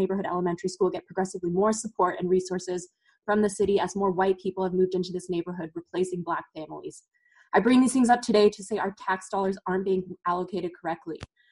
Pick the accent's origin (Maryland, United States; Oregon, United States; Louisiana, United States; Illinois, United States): Oregon, United States; Portland; also born or lived in East Side, Portland; Growing up in Portland, I've seen firsthand the disparities between how our public schools are resourced. I'm from the East Side, but my siblings and I were bused across the river to attend West Side schools under the Spanish Immersion Program